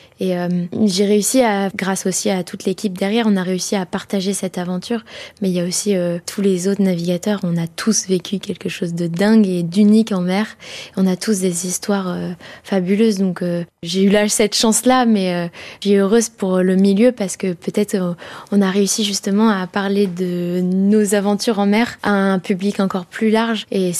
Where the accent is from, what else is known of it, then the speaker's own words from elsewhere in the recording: Nouvelle-Aquitaine, France; de retourner voir ma mère chez moi en Charente-Maritime.